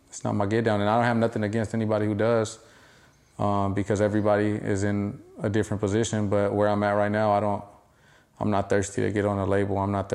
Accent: West Coast, United States; I'm proud as fuck. That I'm from the West Coast, that I'm from where I'm from

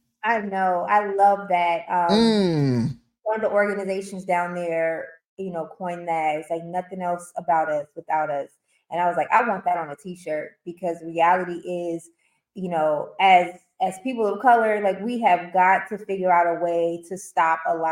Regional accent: Oakland, California, United States; And when I think about the influence that growing up in Oakland has had on me

